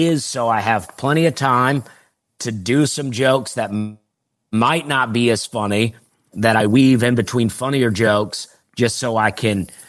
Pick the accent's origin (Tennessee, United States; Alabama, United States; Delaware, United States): Alabama, United States; Well, I grew up in Alabama and I grew up in a trailer park.